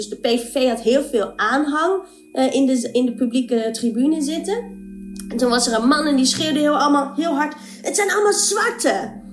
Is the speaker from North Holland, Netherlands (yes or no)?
yes; Amstelveen, North Holland, Netherlands; also born or lived in Colombo, Sri Lanka; now in Amsterdam, Netherlands; Ik ben geboren in Sri Lanka, Colombo. En ik ben geadopteerd, dus ben opgegroeid in Amstelveen. in Nederland. En ik woon nu al jaren in Amsterdam. Mijn adoptieouders zijn wit, echt oer-Hollands.